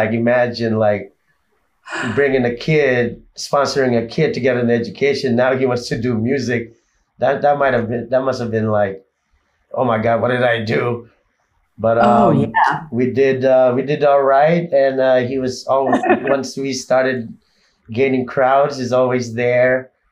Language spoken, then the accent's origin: English; Philippines; when I built a house in the Philippines, I built it, you know, I brought my whole team, my bandmates, my hometown.